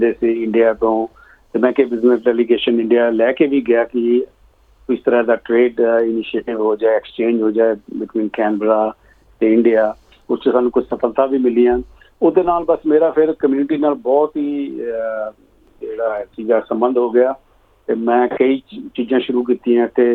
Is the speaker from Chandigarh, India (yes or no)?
yes; Chandigarh, India; moved away as an adult; now in Melbourne, Australia; ਮੈਂ ਚੰਡੀਗੜ੍ਹ ਤੋਂ ਹੈਗਾ, ਮੈਂ ਆਪਣੀ ਪੜ੍ਹਾਈ ਸਾਰੀ ਚੰਡੀਗੜ੍ਹ 'ਚ ਕੀਤੀ ਹੈ, ਅਤੇ ਉਸ ਤੋਂ ਬਾਅਦ 1989 'ਚ ਮੈਂ ਚੰਡੀਗੜ੍ਹ ਤੋਂ ਮੈਲਬਨ ਆਇਆ ਸੀਗਾ ਪਹਿਲੇ